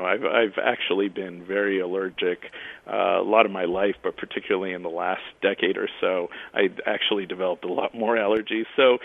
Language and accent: English; Toronto, Ontario, Canada; moved away as an adult; also born or lived in Syria; now in United States; Actually, I was born in Syria, but we moved at a young age to Canada, so I grew up in Toronto, and I've been in the U.S. roughly, I guess, 15 years, something like that.